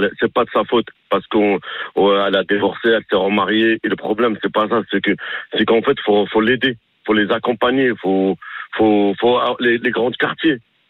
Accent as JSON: {"language": "French", "town": "Mantes-la-Jolie", "region": "Île-de-France", "country": "France", "tie": "born or raised there", "moved": "as an adult", "lives_now": "Chartres, France", "said": "Parce que c'était plus dur, j'ai grandi à Mantes"}